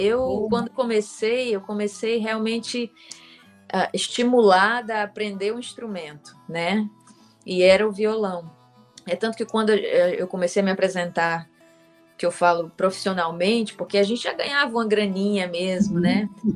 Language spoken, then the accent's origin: Portuguese; Limoeiro do Norte, Ceará, Brazil; Isso, nasci e cresci no Ceará, numa cidade chamada Limoeiro do Norte.